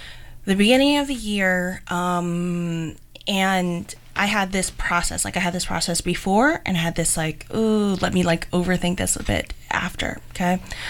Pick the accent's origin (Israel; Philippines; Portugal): Philippines; not only that I'm a woman of color, but I'm Filipino. And I write about things, whether or not they're exactly, Filipino, like directly, I think the style of how I write is Filipino.